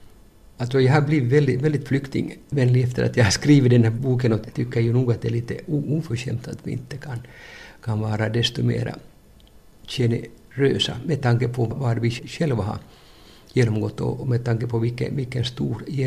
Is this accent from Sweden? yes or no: no; Finland; egentligen så är jag nog inte svensk, utan jag kommer från Finland.